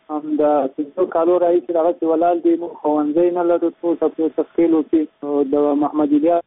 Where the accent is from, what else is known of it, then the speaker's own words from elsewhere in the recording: Paktika, Afghanistan; د پکتیکا ولایت یو سبخینو نسوالی نه